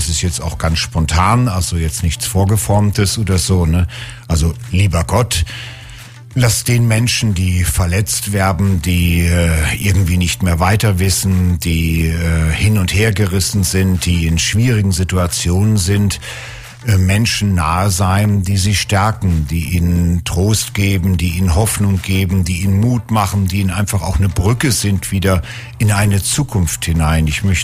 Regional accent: Northern Germany, Germany; Ich bin Norddeutscher und die sind immer ein bisschen, vielleicht ein bisschen ruhiger

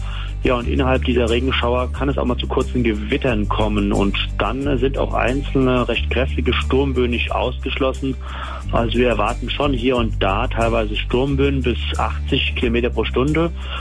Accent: Mainz, Rhineland-Palatinate, Germany; Ja, eigentlich als Mainzer schon

